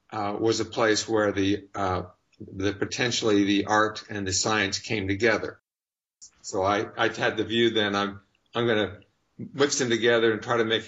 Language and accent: English; Utah, United States; Well, I grew up in Utah, and it was actually a wonderful time during the 50s.